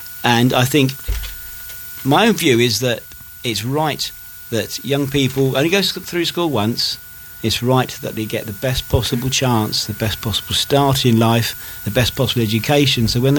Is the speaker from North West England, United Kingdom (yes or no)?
no; Sandown, South East England, United Kingdom; I am born and bred in Sandown. I now live in Lake, so I haven't moved more than half a mile.